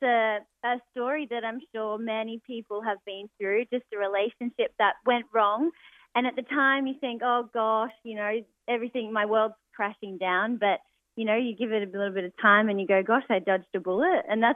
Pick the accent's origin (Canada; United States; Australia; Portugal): Australia; accent: Australian; My Aussie accent probably doesn't live up to the standards of it.